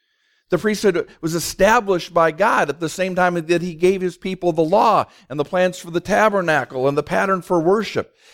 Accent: St. Paul, Minnesota, United States; I grew up in St. Paul. I attended St. Joe's Church on the west side, part of the Archdiocese of St. Paul

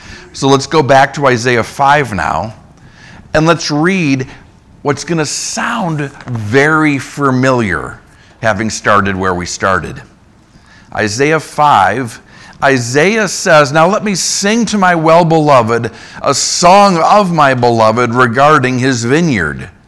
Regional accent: Minnesota, United States; Growing up in Minnesota, we would go out and hunt wild blueberries, wild raspberries.

